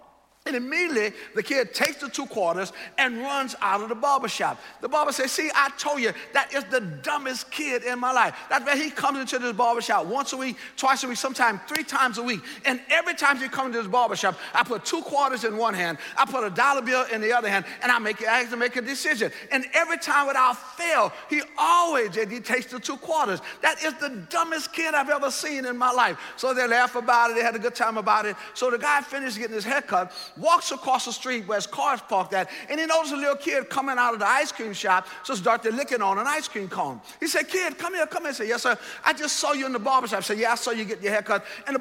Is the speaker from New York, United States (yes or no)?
no; New Orleans, Louisiana, United States; I recommend Popeyes since I'm from New Orleans.